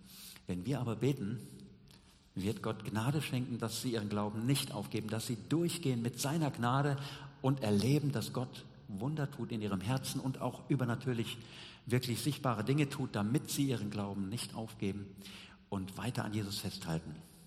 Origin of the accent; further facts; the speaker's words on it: North Rhine-Westphalia, Germany; hier im Dillkreis, in Hessen, in Deutschland, im Siegerland, wo ich herkomme.